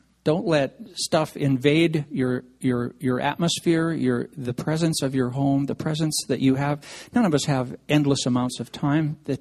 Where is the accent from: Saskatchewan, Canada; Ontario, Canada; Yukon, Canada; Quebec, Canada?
Saskatchewan, Canada; Saskatoon; I'm from Saskatoon, Saskatchewan.